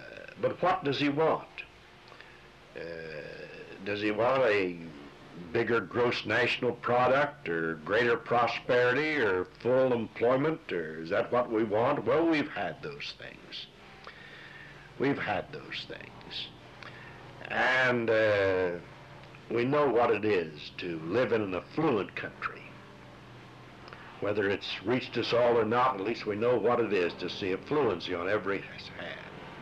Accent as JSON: {"language": "English", "country": "United States", "said": "You know, I'm an American. I love my country."}